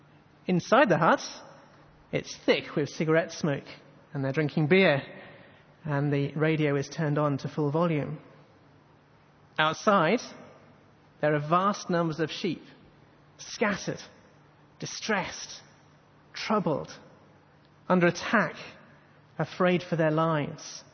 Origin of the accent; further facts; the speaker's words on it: England, United Kingdom; like the way my Australian friends are compassionate towards me as an Englishman when the cricket is on.